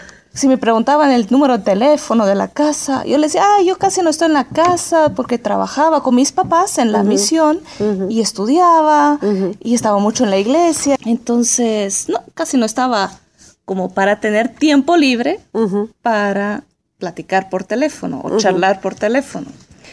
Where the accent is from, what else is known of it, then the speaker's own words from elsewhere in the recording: Guatemala; now in Brazil; yo un año me fui de Guatemala a Brasil.